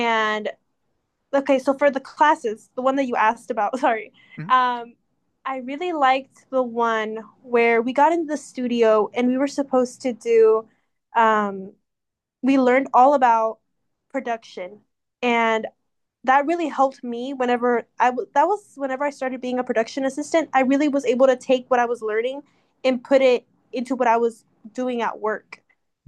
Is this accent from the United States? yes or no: yes; Tyler, Texas, United States; I grew up here in Tyler